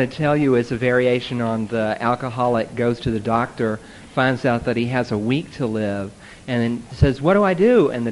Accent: San Francisco, California, United States; I am also from San Francisco.

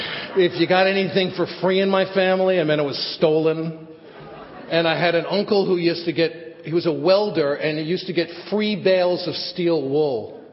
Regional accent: New York City, New York, United States; born or raised there

